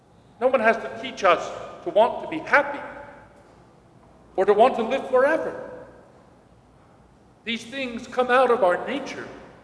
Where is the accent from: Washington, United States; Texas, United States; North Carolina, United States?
North Carolina, United States; I was asked it many times when I was a boy growing up in North Carolina.